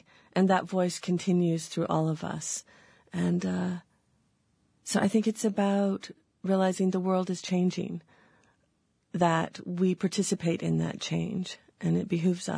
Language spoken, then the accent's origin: English; United States; And being cynical as an American, I turned to the young woman next to me from Rome